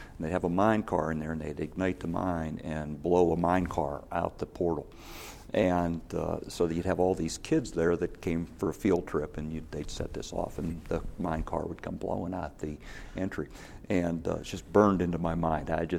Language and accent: English; Pittsburgh, Pennsylvania, United States; But so I was born in 1951 in Pittsburgh.